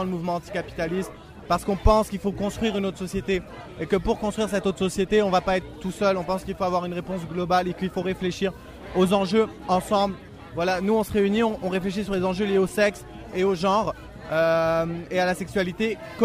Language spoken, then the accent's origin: French; France; Donc oui, on risque plus quand on est français.